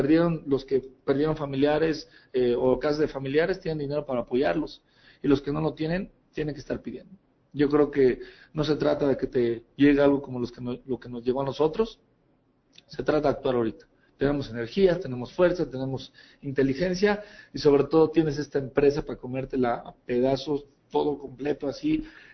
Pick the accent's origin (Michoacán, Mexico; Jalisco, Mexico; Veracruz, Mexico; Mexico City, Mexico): Mexico City, Mexico; Y ahora con lo que pasó acá en mi país, en México, y sobre todo en mi ciudad, en la Ciudad de México